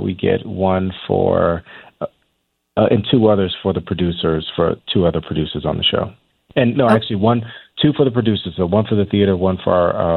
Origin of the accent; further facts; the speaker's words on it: Chicago, Illinois, United States; I am from Chatham